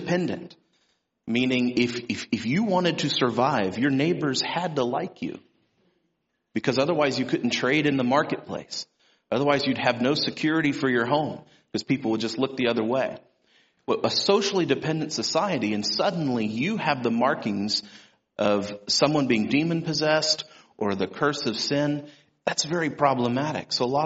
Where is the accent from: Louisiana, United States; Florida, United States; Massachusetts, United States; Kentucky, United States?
Louisiana, United States; I grew up in Louisiana, as I mentioned. So I had a really strong accent, but I've worked really hard to get out of that.